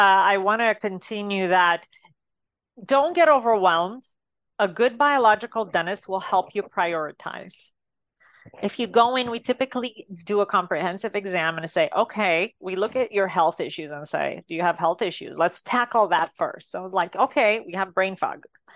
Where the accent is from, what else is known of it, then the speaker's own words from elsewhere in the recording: Romania; moved away; Growing up in Romania, I had 16 large mercury fillings in my mouth.